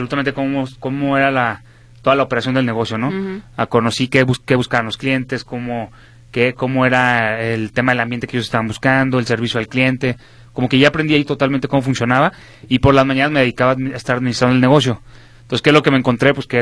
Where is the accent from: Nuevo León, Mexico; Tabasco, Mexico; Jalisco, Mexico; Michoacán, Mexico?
Jalisco, Mexico; Guadalajara; sí, soy original aquí de Guadalajara, Jalisco.